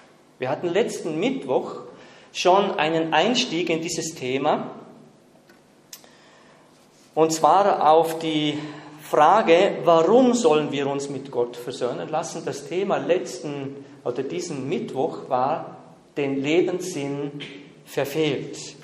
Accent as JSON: {"language": "German", "region": "Vorarlberg", "country": "Austria", "moved": "yes", "lives_now": "Innsbruck, Austria", "said": "bin aus Vorarlberg ursprünglich, lebe aber schon lange mit meiner Familie, mit meiner Frau und mit meinen drei Kindern hier in Innsbruck."}